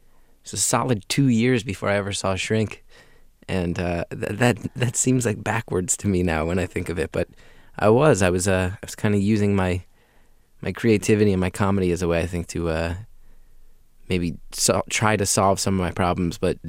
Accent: New Jersey, United States; And, you know, being Irish Catholics from North Jersey, my mom also just never followed up.

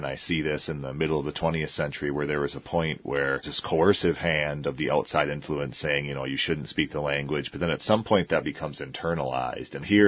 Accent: Ireland; Because we're all Irish here, let's just go back to it.

